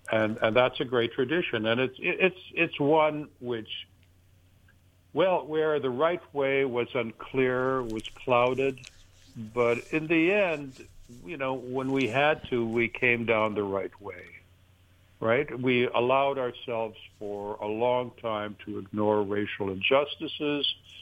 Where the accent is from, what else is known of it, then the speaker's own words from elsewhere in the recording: Canada; now in United States; I'm an immigrant, right? I came here from Canada.